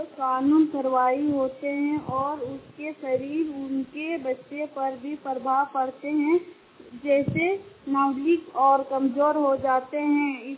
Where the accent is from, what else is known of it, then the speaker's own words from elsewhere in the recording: Hathiyari, Jharkhand, India; मैं 8 क्लास की छात्री हूँ। मैं हथियारी से आती हूँ, मैं जिला हजारीबाग।